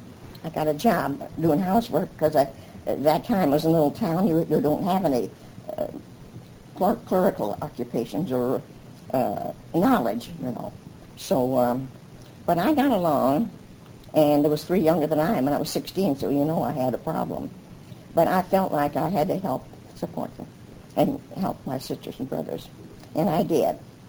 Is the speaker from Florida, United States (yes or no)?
no; Canova, South Dakota, United States; also born or lived in Minnesota; And I was born in Minnesota, but shortly after I was born, we moved to South Dakota.